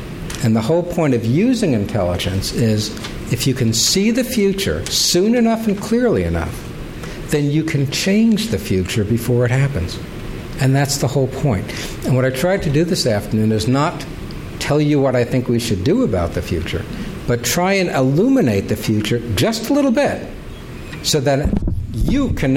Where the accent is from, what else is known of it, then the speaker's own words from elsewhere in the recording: United States; Now, I'm an American, so I've got my own views on what we ought to do in this country and all that.